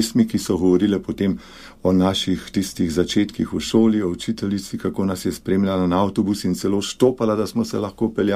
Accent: Upper Carniola, Slovenia; now in Podbrezje, Slovenia; Doma pa sem iz Poljanske doline, tudi žena je tam doma. Ko greste iz Škofje Loke 9 km po Poljanski dolini, do vasi Loh, tam zavijete 3 km v hrib, tam je naša kmetija, kjer sem bil rojen, pri Rohlanu.

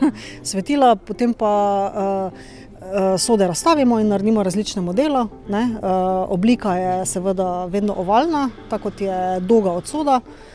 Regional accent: Styria, Slovenia; Avstrija, najbolj je Avstrija, ker prihajamo iz Štajerske, je dansko Avstrija nama najbližja

